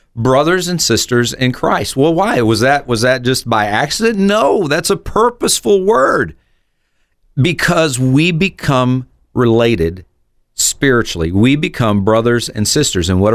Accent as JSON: {"language": "English", "region": "South Carolina", "country": "United States", "lives_now": "Peoria, United States", "said": "And of course, now I'm from South Carolina, she's from Maine, and now we're in Peoria, so we're not close to anybody at all."}